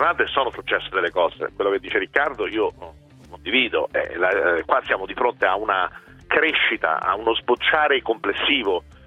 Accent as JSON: {"language": "Italian", "town": "Milan", "region": "Lombardy", "country": "Italy", "said": "Io sono della Bovisa"}